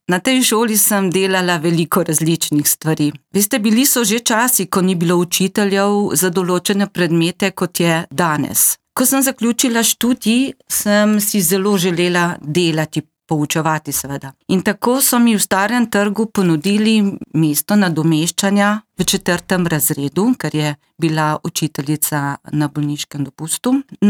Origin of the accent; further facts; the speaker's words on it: Grahovo, Littoral–Inner Carniola, Slovenia; now in Cerknica, Slovenia; Res je, nisem vedno živela v Cerknici. Moj rojstni kraj je Grahovo, včasih se je ta kraj imenoval Grofovo. Tam sem se rodila in živela vse do leta 1984, ko smo se z družino preselili v Cerknico in si tam ustvarili dom.